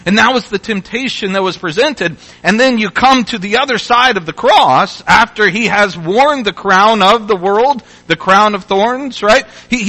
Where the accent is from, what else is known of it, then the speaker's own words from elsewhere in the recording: Louisville, Kentucky, United States; I grew up in the Louisville area, Louisville, Kentucky.